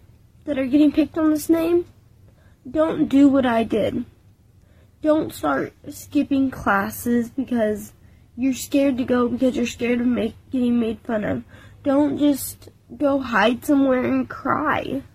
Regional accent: United States; I'm an American too.

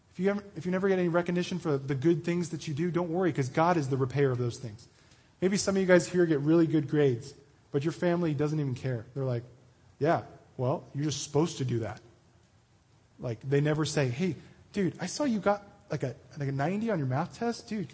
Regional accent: Denver, Colorado, United States; I grew up in Denver and lived there for my whole life pretty much, except for I've been here for a little while.

